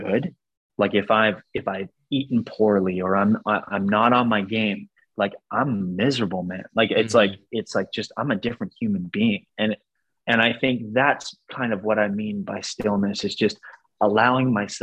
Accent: Canada; I grew up in Canada, but a lot of my favorite childhood memories were driving the Sea to Sky Highway, also known as Highway 99

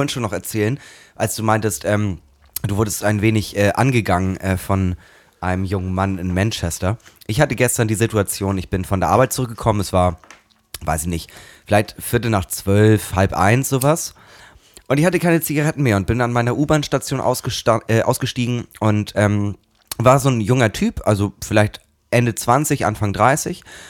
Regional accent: Eckernförde, Schleswig-Holstein, Germany; now in Hamburg, Germany; Nee, ich bin kein Hamburger. Wo kommst du denn ursprünglich her? Ja, aus Eckernförde.

